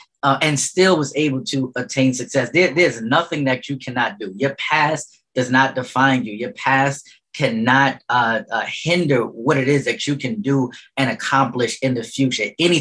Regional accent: New York City, New York, United States; I grew up in St. Nicholas projects.

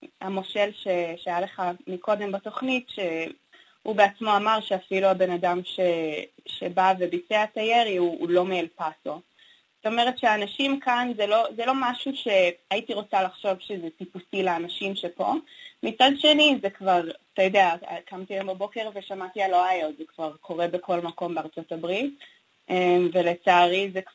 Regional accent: Nahariya, Northern District, Israel; יש לי פה משפחה אמריקאית, ואני גדלתי בארץ, אבל תמיד כשאני גם מהצפון במקור, אז מנהריה, שתמיד היו אצלנו הרבה מתחי קטיושות ודברים כאלה, כשגדלתי

